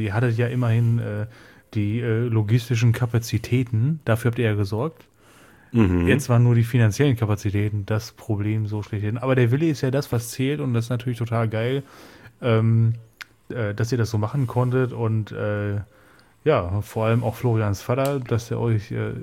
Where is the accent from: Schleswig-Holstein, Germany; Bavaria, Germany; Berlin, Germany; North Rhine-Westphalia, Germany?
North Rhine-Westphalia, Germany; Und ich komme aus NRW